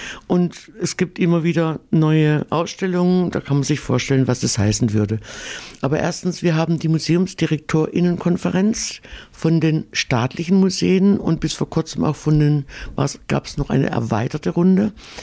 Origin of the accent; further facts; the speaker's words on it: Southwest Germany, Germany; Nun bin ich eine Süddeutsche, eine Südwestdeutsche